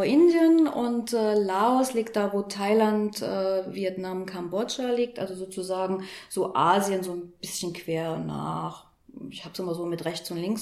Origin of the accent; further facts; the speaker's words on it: Leipzig, Saxony, Germany; ich bin gebürtige Leipzigerin